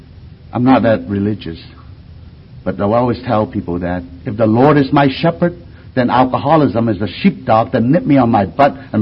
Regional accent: California, United States; I'm from Southern California.

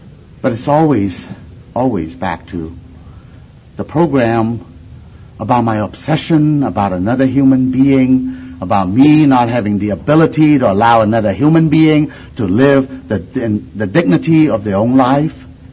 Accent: California, United States; I'm from Southern California.

